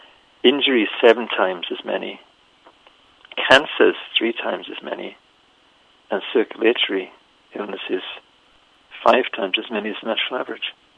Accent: Wales, United Kingdom; when I was young, and again, I grew up in the Welsh hills and farms are all around me

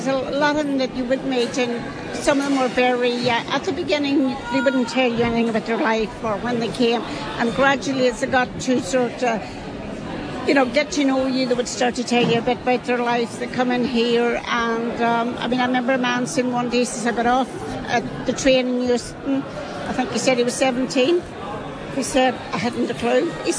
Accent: Drumhalla, Ulster, Ireland; moved away as an adult; now in London, United Kingdom; I come from Drumhalla, outside of Rathmullen. And I have been living here in London now since 1986.

